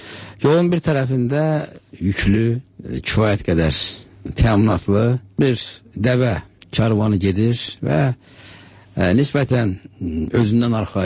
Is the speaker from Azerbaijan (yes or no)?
no; Fahrağa, Kvemo Kartli, Georgia; Mən əslən Gürcüstanlıyam. Bolnis rayonunun Fahrağa kəndində doğulmuşam. Uşaqlığım o kənddə keçib.